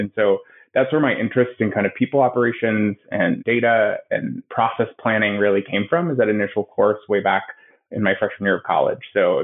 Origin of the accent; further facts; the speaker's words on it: Boston, Massachusetts, United States; I grew up in Boston, child of a single mother